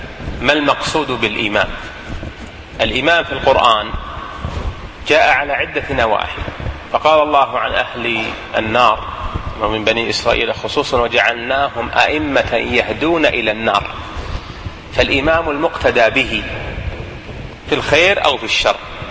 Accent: Saudi Arabia; إمامنا في بلدنا المملكة العربية السعودية

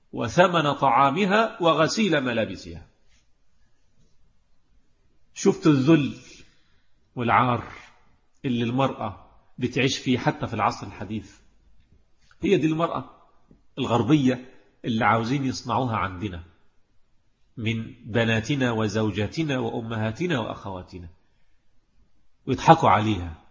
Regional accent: Egypt; لما تولى الإمارة عندنا في مصر

